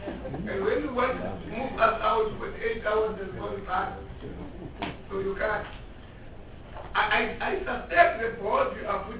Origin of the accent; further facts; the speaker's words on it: Mpumalanga, South Africa; I'm coming from Mpumalanga.